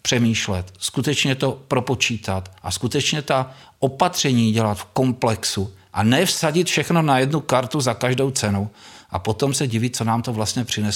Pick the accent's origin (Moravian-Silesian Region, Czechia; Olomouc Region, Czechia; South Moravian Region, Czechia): South Moravian Region, Czechia; protože pocházím z Jižní Moravy, kterou si většina posluchačů představí jako jakousi placku